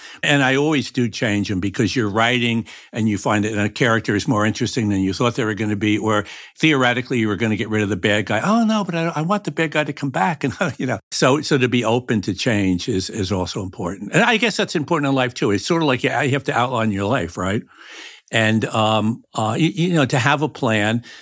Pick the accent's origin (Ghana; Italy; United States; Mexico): United States; Newburgh, New York; I think a piece of it is growing up in Newburgh, it was a 7 or 8 acres, my grandmother's, it was just woods.